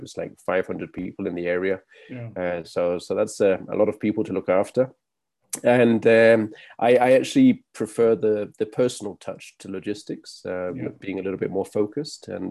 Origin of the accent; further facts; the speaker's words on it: England, United Kingdom; I'm actually English myself, but I've traveled around quite a bit.